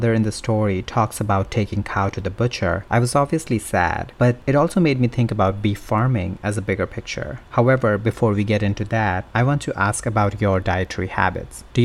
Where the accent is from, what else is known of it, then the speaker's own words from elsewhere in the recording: India; now in United States; So I come from India, where growing up vegetarian was no big deal.